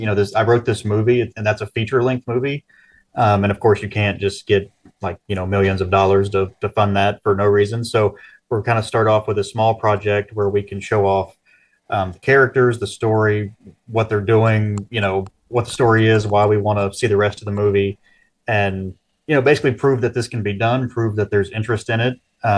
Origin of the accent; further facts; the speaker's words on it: Virginia, United States; moved away as an adult; now in Vancouver, Canada; And I am not from Canada. I'm from Virginia, and so I didn't know anybody